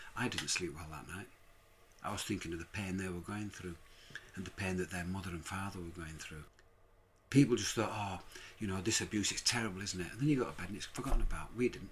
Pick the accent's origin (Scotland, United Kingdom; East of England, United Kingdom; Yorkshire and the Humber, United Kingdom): Yorkshire and the Humber, United Kingdom; Leeds; I'm from Leeds